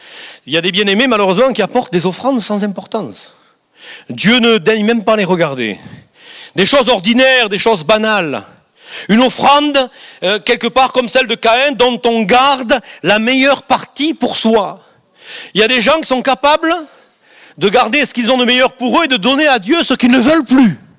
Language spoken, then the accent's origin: French; Israel; alors que chez nous, en Israël, c'est 5 mots.